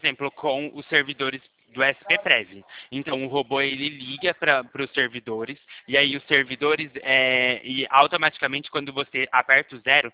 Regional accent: Limeira, São Paulo, Brazil; Eu sou daqui de Limeira.

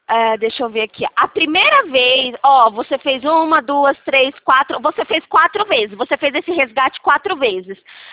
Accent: São Paulo, Brazil; Eu sou aqui de São Paulo.

